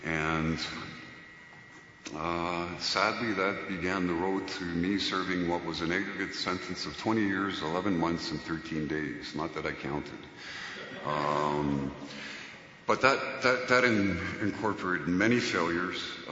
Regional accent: Toronto, Ontario, Canada; having been born and raised in Toronto, I didn't know where Avenue Road was

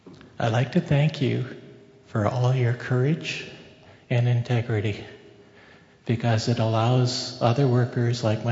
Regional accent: Six Nations, Ontario, Canada; from Six Nations Turtle Clan.

